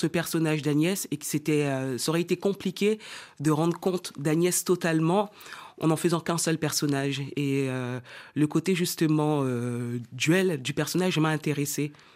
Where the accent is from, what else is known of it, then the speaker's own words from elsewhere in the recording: French Guiana; chez moi en Guyane, les oiseaux sont très en cage